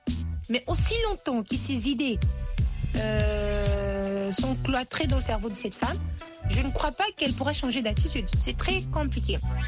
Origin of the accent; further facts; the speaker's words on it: DR Congo; ici chez nous en RDC